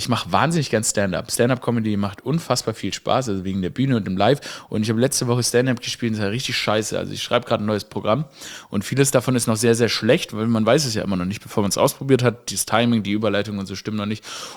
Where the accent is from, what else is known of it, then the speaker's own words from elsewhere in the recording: Stuttgart, Baden-Württemberg, Germany; ich bin ja in Stuttgart aufgewachsen